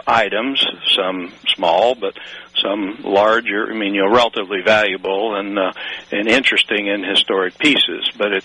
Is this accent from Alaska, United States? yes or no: no; Rolla, Missouri, United States; I say I'm from Rolla, Missouri